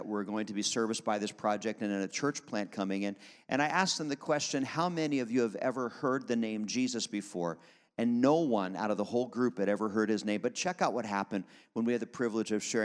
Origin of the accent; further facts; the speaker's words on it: Pennsylvania, United States; But growing up outside of Philadelphia in a great church like this